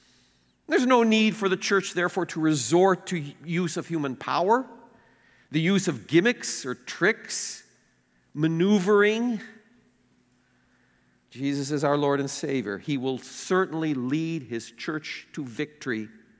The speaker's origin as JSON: {"language": "English", "town": "Chicago", "region": "Illinois", "country": "United States", "said": "You know, I come from Chicago, which is not always the nicest town."}